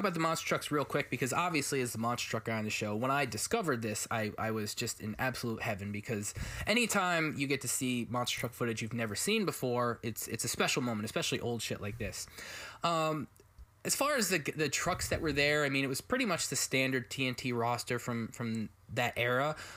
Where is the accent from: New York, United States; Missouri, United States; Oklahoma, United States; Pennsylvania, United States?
New York, United States; Albany; But, you know, I grew up in Albany, which is probably 2 hours north this track.